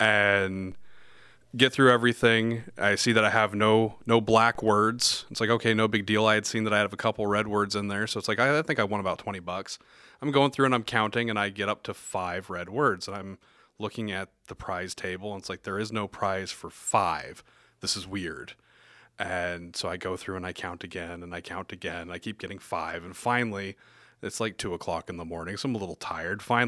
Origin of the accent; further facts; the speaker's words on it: Glenwood, Iowa, United States; I'm from Glenwood, Iowa.